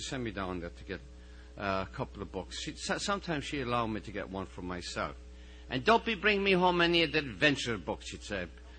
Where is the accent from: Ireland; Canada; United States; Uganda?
Ireland; Limerick, Munster; When I grew up in Limerick, there wasn't much in the way of books.